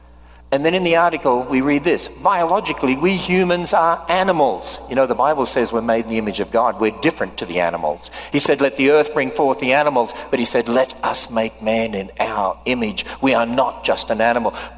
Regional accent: Australia; As an Australian, every now and then I slip back into my ways of saying things.

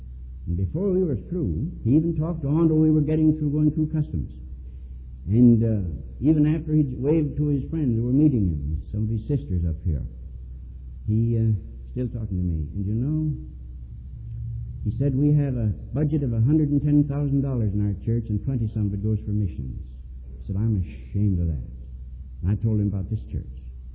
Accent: United States; Am I ashamed, wherever I may be, to say I'm an American? No.

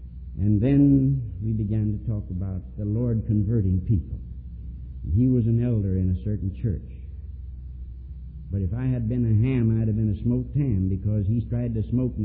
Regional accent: United States; Am I ashamed, wherever I may be, to say I'm an American? No.

